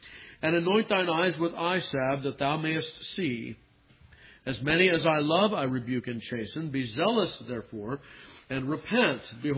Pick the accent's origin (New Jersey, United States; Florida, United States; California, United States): California, United States; When I was a young lad growing up in Southern California